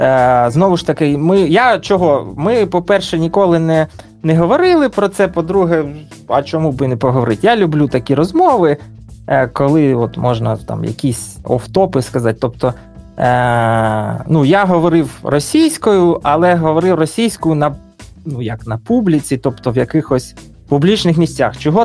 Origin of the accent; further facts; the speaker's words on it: Donbas, Ukraine; born there; also born or lived in Kharkiv; Бо, ну, я народився на Донбасі, жив в Харкові, тири-пири, оце все.